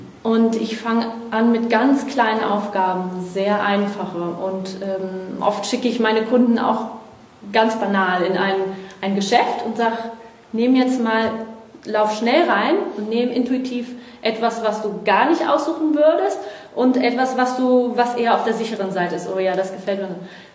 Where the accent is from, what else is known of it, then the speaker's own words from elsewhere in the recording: Brazil; also born or lived in Asia; now in Germany; Ja, ich bin Brasilianerin.